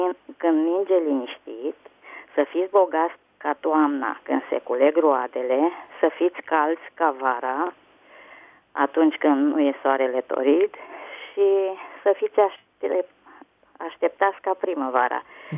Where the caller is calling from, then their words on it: Ploiești, Prahova, Romania; din Ploiești.